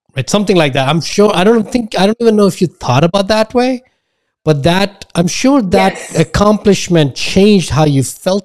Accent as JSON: {"language": "English", "country": "India", "tie": "born or raised there", "said": "At least growing up in India, I didn't have to do that because everybody understood me because I grew up in that culture."}